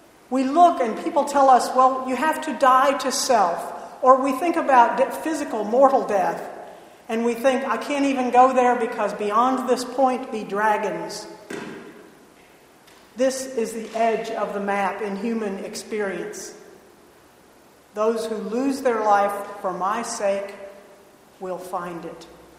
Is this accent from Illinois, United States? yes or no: yes; Illinois, United States; I grew up in Illinois on a place that had 7 acres of land.